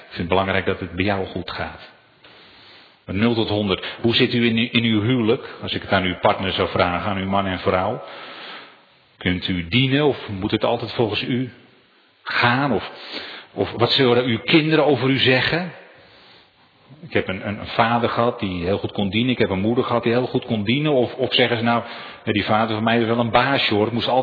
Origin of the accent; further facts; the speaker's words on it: Giessenburg, South Holland, Netherlands; Ik bedoel, ik kom uit Giezenburg, Nederland.